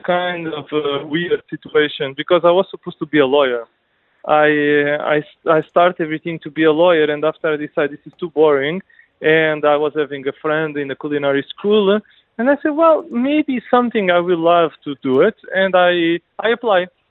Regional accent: Lisbon, Portugal; English is a second language; Well, I grew up in Lisbon.

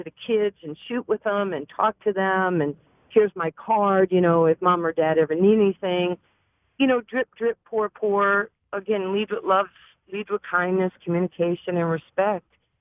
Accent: New York, United States; I was the kid growing up in New York, and I'm just being transparent with, you know, your listeners.

